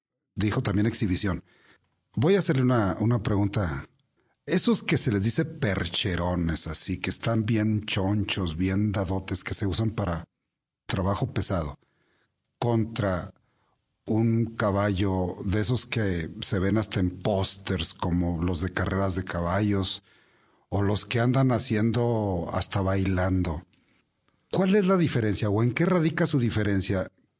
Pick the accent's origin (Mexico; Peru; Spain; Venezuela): Mexico; Nuevo Ideal, Durango; yo también soy de origen rural. Nada más que yo de niño yo soy de Nuevo Ideal, de un pueblo que se llama Cartagena, que pertenece al municipio de Nuevo Ideal.